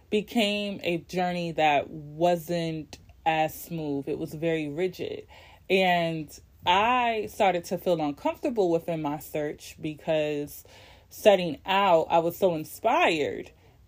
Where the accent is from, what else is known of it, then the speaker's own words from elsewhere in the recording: Rochester, New York, United States; thinking about my childhood experiences growing up in Rochester